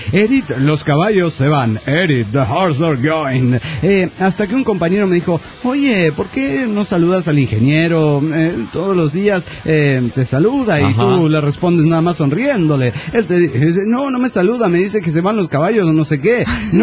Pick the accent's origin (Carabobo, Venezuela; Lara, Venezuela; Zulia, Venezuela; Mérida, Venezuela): Zulia, Venezuela; Maracaibo; now in Colombia; En mi ciudad natal, Maracaibo, hay una librería